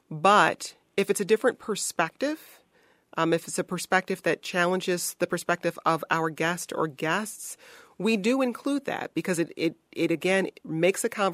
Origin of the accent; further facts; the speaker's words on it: Detroit, Michigan, United States; I'm a Midwesterner. I grew up in Detroit.